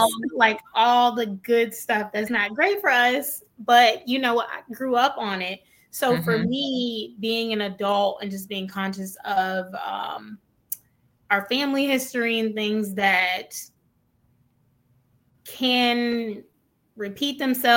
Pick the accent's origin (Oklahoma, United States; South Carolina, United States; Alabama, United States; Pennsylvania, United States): Alabama, United States; Montgomery; Again, I'm from Alabama, the capital.